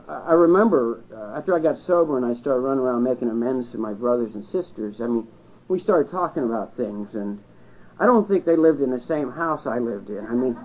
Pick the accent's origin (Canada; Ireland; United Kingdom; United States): Ireland